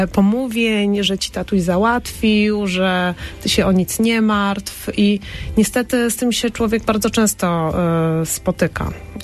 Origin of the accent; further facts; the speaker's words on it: Opole, Opole Voivodeship, Poland; now in Wrocław, Poland; bo ja też uciekłam z Opola w pewnym momencie i przyniosłam się na Uniwersytet Wrocławski i tam się cieszyłam już do końca studiów anonimowością